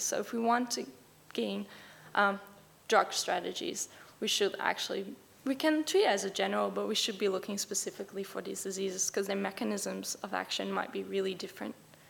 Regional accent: Netherlands; now in Melbourne, Australia; I came from the Netherlands, and there I did my bachelor's and master's degree

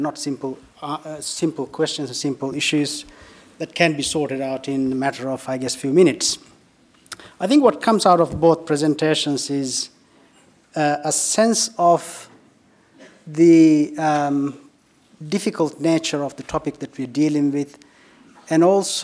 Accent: Australia; I think as Australian Muslims or Muslim Australians, whichever way you want to look at it, the issue of interpretation, the relationship of Islamic jurisprudence, classical jurisprudence to the contemporary context in which we live in, is important.

